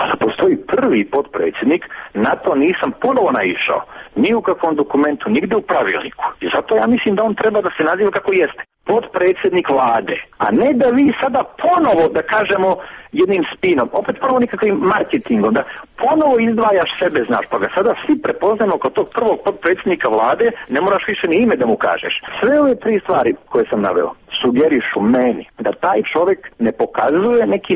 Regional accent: Serbia; ovdje kod nas u Srbiji

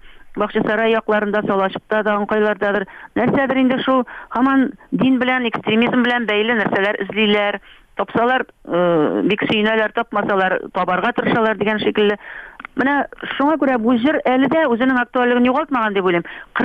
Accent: Bashkortostan, Russia; шуңа күрә Башкортстанга туган авылыма кайттым. Менә мин авылымда үемнән торып сөйләшәм сезнең белән.

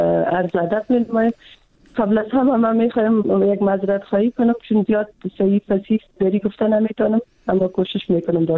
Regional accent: Afghanistan; خودم چون از افغانستان هستم

